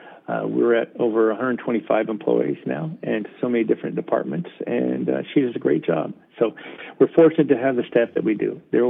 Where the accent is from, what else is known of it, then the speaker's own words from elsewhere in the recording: Reno, Nevada, United States; I grew up, I was born and raised in Reno, Nevada.